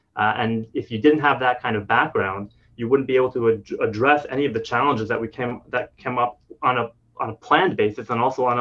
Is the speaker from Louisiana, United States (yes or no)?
no; New York, United States; also born or lived in New Jersey; So I grew up in on the East Coast in New York, New Jersey. About 20 years ago, my family moved to Israel. I did not follow them